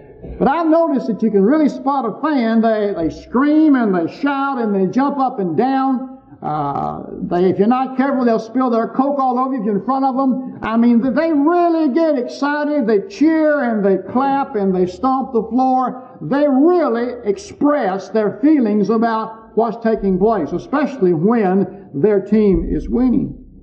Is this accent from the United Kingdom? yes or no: no; Texas, United States; And I say, well, I'm a Texan, so I hope Texas beats Oklahoma, but they lost.